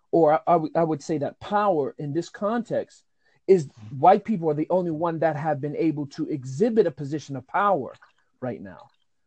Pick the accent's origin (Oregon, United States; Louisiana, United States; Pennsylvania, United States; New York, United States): New York, United States; New York City; accent: East Coast; Yeah, I'm from the Bronx.